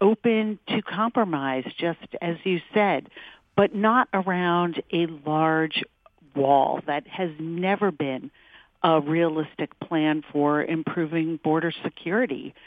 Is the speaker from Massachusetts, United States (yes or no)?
yes; Melrose, Massachusetts, United States; the TSA agent was from my hometown of Melrose